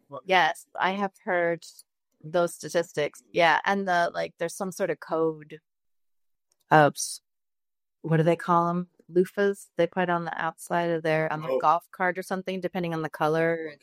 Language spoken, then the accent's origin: English; Gloversville, New York, United States; I'm 62. So like all my class, I went to Gloversville, so I'm from Gloversville.